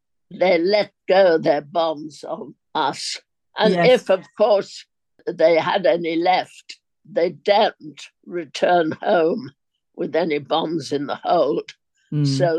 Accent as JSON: {"language": "English", "town": "Birkenhead", "region": "North West England", "country": "United Kingdom", "tie": "born or raised there", "also_born_or_lived": "Higher Tranmere", "said": "I was born in Birkenhead and lived in Higher Tranmere"}